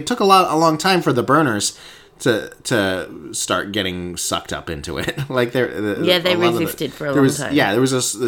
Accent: United States; Because as an American, I can say, we never thought about Russia.

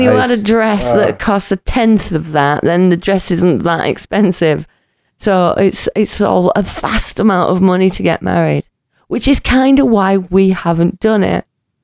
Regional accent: United Kingdom; largely because I'm British and I don't do naked

